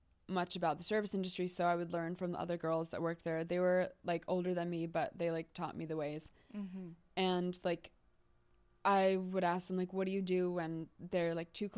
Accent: Connecticut, United States; And then, like I said, I'm like from Connecticut originally.

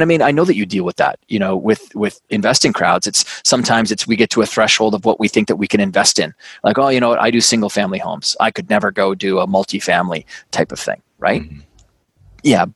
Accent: Canada; now in New York City, United States; I'm Canadian. I grew up on a big farm and ranch up in Canada, you know, moved all around the world and now live in New York City.

